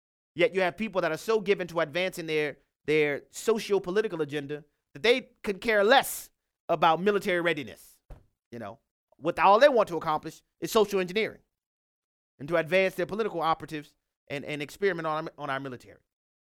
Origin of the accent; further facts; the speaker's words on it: New Orleans, Louisiana, United States; Well, in places like New York and in my hometown of New Orleans, where you have Entergy exclusively